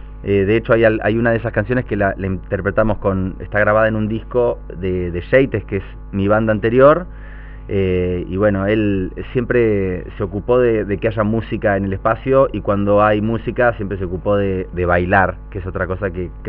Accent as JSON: {"language": "Spanish", "town": "Mar del Plata", "region": "Buenos Aires Province", "country": "Argentina", "lives_now": "Buenos Aires, Argentina", "said": "yo que soy de Mar del Plata, cuando me mudé a Buenos Aires a estudiar"}